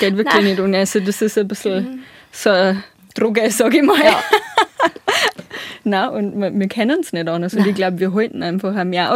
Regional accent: Bavaria, Germany; ich bin aus dem Landkreis Passau, nördlicher Landkreis

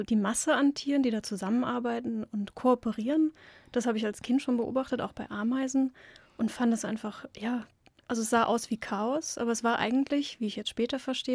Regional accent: Rhineland-Palatinate, Germany; Also in einer Region, die kennen wahrscheinlich nicht so viele, Westerwald. Das liegt zwischen Köln und Frankfurt.

